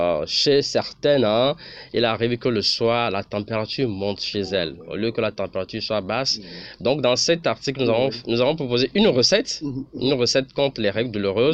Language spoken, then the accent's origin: French; Togo; c'est un mal qui est réel chez nous au Togo.